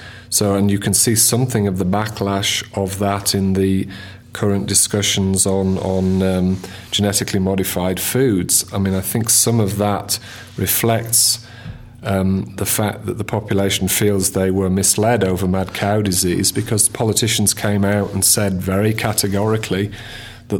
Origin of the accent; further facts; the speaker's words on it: England, United Kingdom; Yeah, well, it's personal to me because I'm English.